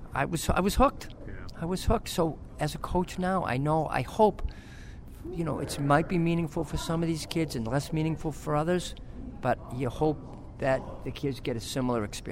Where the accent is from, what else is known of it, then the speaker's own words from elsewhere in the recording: Swampscott, Massachusetts, United States; as a kid growing up in Swampscott, in that era, you wanted to be an athlete.